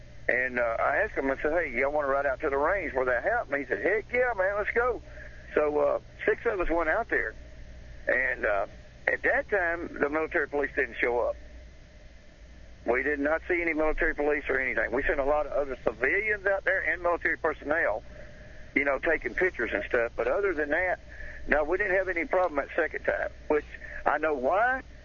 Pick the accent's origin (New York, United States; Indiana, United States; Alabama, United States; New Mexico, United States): Alabama, United States; Hey, I was raised in Alabama with a .22. I'm a good shot.